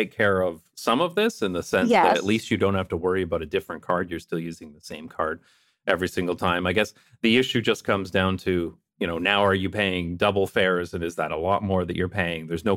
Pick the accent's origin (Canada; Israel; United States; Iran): Canada; London, Ontario; my hometown of London, Ontario, Canada